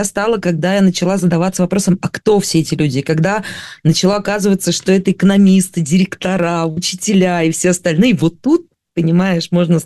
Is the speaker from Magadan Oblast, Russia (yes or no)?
yes; Magadan, Magadan Oblast, Russia; Я родилась в Магадане и училась там в школе.